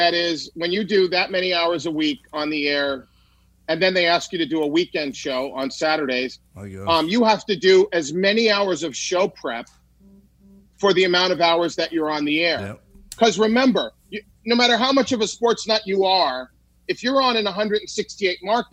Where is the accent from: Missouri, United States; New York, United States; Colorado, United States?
New York, United States; I wanted to be Marv Albert because I grew up in New York.